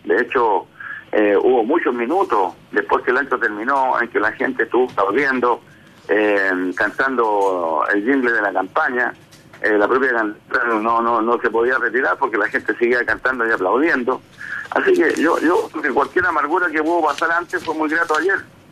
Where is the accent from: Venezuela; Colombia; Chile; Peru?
Chile; nosotros debemos tener como demócratas chilenos